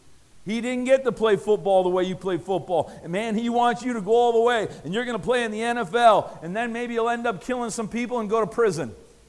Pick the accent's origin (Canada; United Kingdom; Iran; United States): Canada; St. Thomas, Ontario; I was sitting in a restaurant in St. Thomas, my hometown there, Ontario.